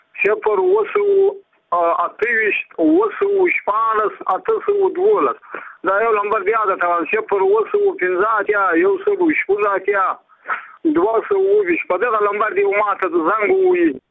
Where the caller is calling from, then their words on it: Badghis, Afghanistan; زه په خپل د بادغیس ولایت یم